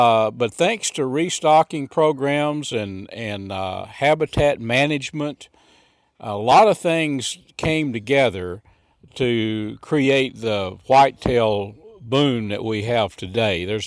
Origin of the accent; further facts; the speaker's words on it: Texas, United States; I grew up in Red River County, up north of Clarksville. My dad owned a little store called Dimple Store.